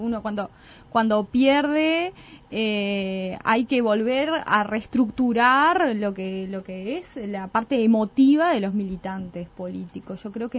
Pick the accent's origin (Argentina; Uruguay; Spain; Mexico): Uruguay; A mí me parece que también hay un tema de lo que somos los uruguayos, ¿no?